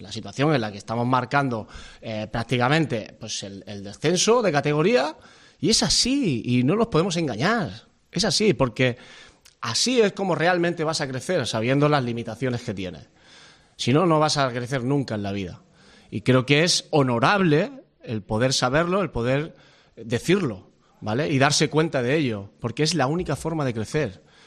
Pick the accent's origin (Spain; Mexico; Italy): Spain; Extremadura; now in Gijón, Spain; creo que le da más importancia, no por ser yo, sino precisamente por eso, por no ser de aquí. Yo soy extremeño, este es mi décimo año